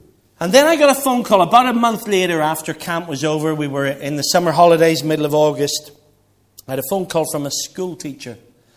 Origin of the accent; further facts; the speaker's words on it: Bangor, Northern Ireland, United Kingdom; I was brought up in Bangor, Northern Ireland, and we got sort of boats and the sea all around us.